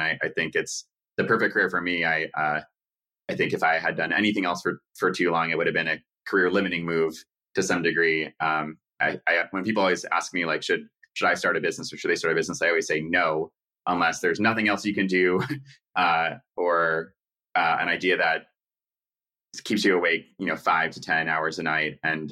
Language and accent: English; New York City, New York, United States; I guess I'm a stereotype of a New Yorker in that my parents are also from New York. We are Jewish.